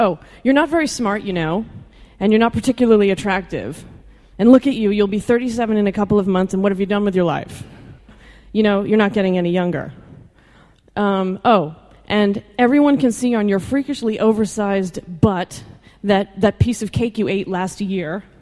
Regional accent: Calabria, Italy; I've got wine, I'm Italian, I'm from Calabria.

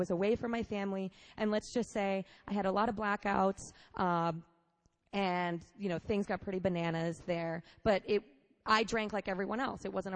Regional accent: Worcester, Massachusetts, United States; I am from Worcester, Massachusetts. I grew up in a Puerto Rican Cuban household.

